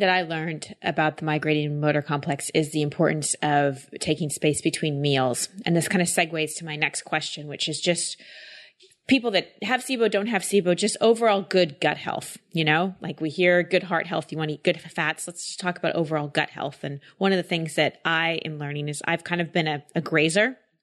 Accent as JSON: {"language": "English", "region": "Texas", "country": "United States", "tie": "born or raised there", "said": "Yeah, I grew up in Texas"}